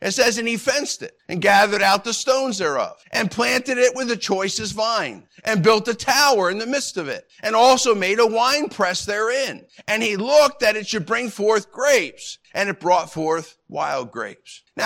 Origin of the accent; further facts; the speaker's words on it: Pennsylvania, United States; You know, growing up in Pennsylvania, my first job and job through high school was working for a farmer who had a roadside fruit and produce stand along the highway.